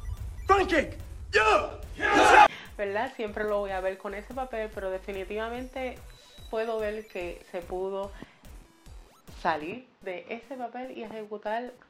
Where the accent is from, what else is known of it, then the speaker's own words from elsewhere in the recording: Puerto Rico; todos como puertorriqueños sabemos que esta película fue filmada acá en Puerto Rico